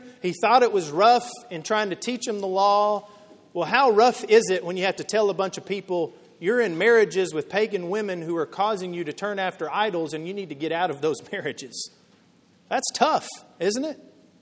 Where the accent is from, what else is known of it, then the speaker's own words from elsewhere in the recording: Texas, United States; I grew up in West Texas and there were hunters all around me.